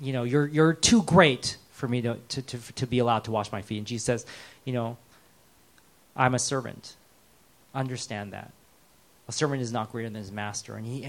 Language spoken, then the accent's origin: English; United States; Oh, because I'm from America